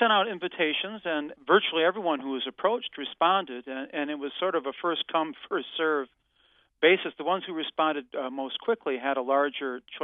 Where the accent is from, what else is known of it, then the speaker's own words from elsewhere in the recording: Michigan, United States; But yes, I grew up in Michigan, and my high school had a very high academic standard